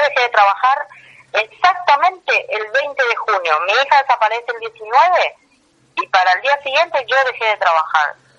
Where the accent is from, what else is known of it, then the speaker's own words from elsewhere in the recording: Paraguay; now in Argentina; yo soy paraguaya, somos paraguayas, pero estamos radicados acá hace 12 años.